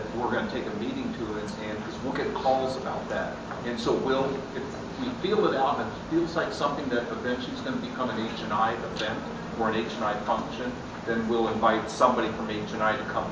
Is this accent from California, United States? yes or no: yes; California, United States; from Northern California.